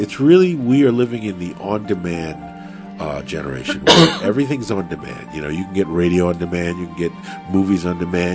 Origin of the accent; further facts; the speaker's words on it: New York, United States; An expat. I'm a New York expat.